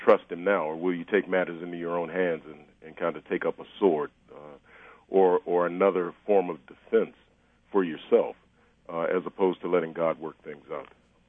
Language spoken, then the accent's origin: English; Washington, District of Columbia, United States; the church I grew up in Washington, D.C.